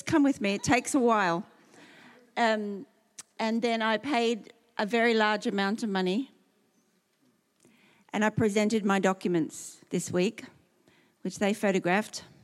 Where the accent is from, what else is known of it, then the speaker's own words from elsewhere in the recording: Australia; moved away; I'm Australian.